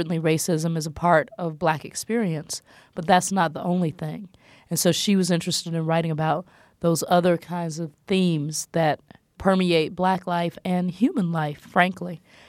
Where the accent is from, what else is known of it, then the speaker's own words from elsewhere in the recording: Southern US, United States; For me, growing up in the South, you know, it was the language of my grandparents.